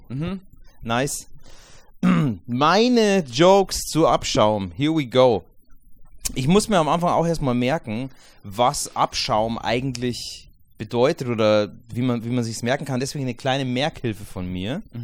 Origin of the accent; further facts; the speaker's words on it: Bavaria, Germany; Ja, bei uns in Bayern gibt es das tatsächlich auch als Schimpfwort.